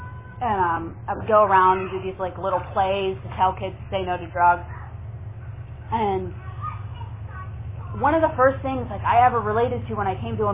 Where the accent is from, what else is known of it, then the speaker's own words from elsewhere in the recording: Bethel Park, Pennsylvania, United States; So I'm from Pittsburgh, and I'm from a suburb outside of Pittsburgh. It's called Bethel Park.